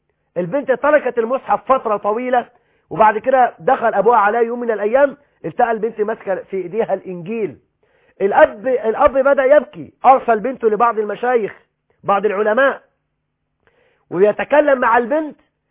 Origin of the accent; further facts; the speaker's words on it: Egypt; إني أعرف فتاة تعيش في بلدنا مصر